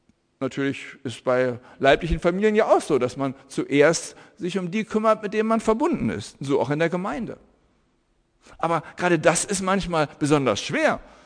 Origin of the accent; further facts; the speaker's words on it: Germany; Als Deutsche sind wir an dieser Stelle sehr viel zurückhaltender als andere, sage ich mal in aller Vorsicht.